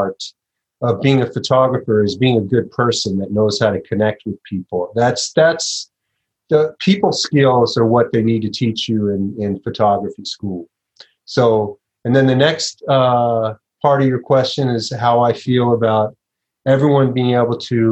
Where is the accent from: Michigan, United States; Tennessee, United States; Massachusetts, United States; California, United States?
California, United States; Los Angeles; Well, I grew up in Los Angeles, so, and yoga was really coming of age when I was in high school and college.